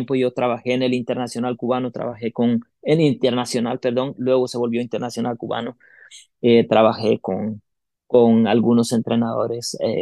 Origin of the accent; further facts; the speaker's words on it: Guatemala; Crecí, el deporte popular en Guatemala es el fútbol.